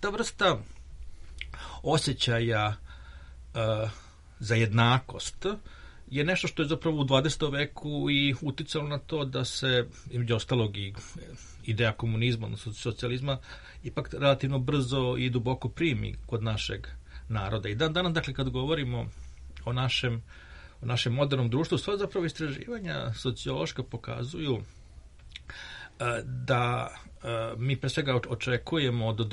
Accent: Serbia; A kod nas u Srbiji bilo potpuno obrnuto.

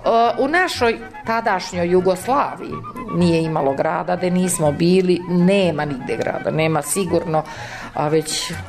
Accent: Gornja Crnuća, Šumadija and Western Serbia, Serbia; mi smo bili više iz Crnuće, Gornje, pa počeli Gornja Crnuća.

